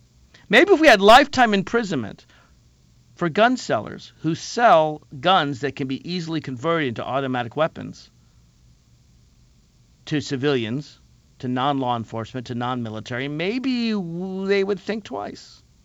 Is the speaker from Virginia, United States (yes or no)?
yes; Alexandria, Virginia, United States; I was in my hometown of Alexandria, Virginia, an hour or so after a congressman was shot